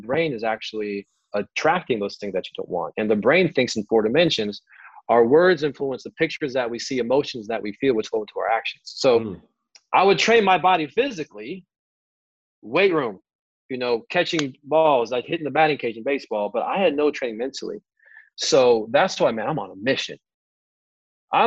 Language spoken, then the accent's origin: English; Puyallup, Washington, United States; So I am from the Northwest, this booming town just south of Seattle called Puyallup, Washington, small town.